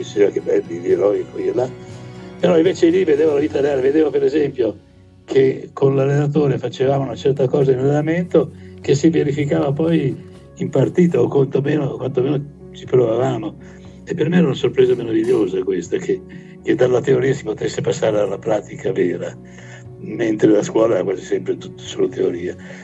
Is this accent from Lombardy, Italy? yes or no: yes; Milan, Lombardy, Italy; Io sono di Milano, sì, e andavamo lì nella nebbia, col freddo